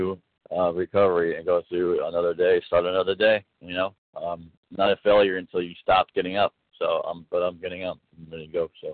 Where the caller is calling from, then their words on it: Florida, United States; from Florida.